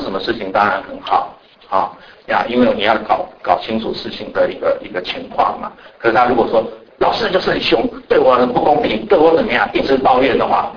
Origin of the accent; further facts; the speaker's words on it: China; 那但是对于我们中国人来讲，就是因为我们从小的那个环境啊